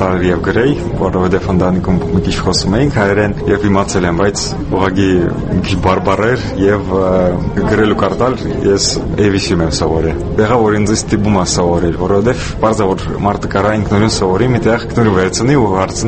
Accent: Moscow, Russia; Armenian is a second language; ծնվել եմ մեծացել եմ Մոսկվայում, ես միշտ ցանկացել եմ հայերեն սովորել

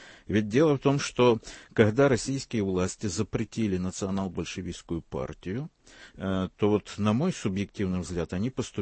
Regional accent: Sevastopol, Ukraine; я, как коренной севастополец, могу сказать

